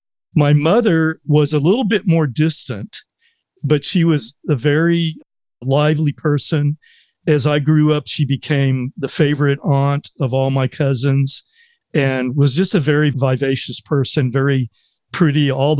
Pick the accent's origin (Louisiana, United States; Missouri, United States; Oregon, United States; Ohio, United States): Ohio, United States; East Liverpool; born there; I was born in East Liverpool, Ohio, which is a little formerly pottery town on the Ohio River, probably about 40, 50 miles west of Pittsburgh, Pennsylvania.